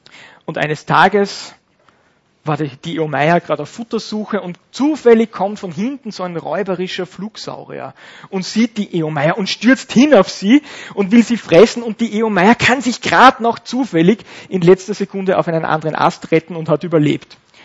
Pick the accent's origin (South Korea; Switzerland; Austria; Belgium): Austria; Upper Austria; ich bin ursprünglich Oberösterreicher, zufällig oder nicht. Habe dann in Wien Physik studiert